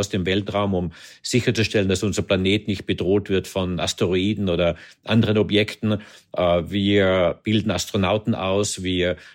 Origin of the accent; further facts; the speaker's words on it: Austria; ich komme aus Österreich, wie Sie wissen.